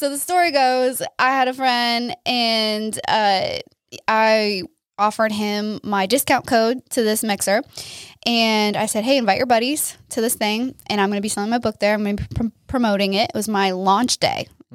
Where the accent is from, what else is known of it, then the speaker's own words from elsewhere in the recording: Miami, Florida, United States; I liked it because I'm from Miami.